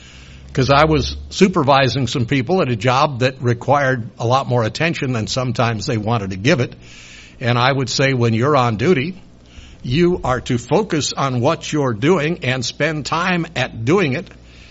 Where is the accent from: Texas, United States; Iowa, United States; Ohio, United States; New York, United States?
New York, United States; You just didn't do that in the South. I grew up in New York. I remember my first trip to Florida when I was, I think, 12, 13 years old.